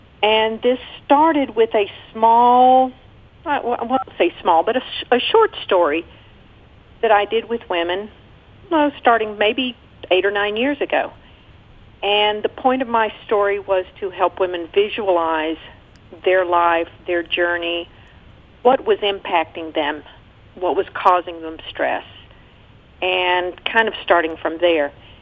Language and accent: English; Kingsport, Tennessee, United States; also born or lived in Costa Rica; Well, I am originally from Kingsport, but I spent many years living in Costa Rica, which is where my mother was from.